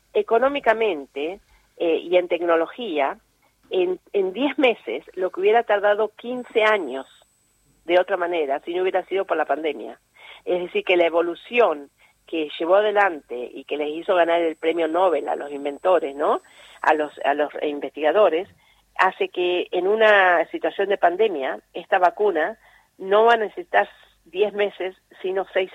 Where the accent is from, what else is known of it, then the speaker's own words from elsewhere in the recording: Trenque Lauquen, Buenos Aires Province, Argentina; Yo soy de Trenquelauken.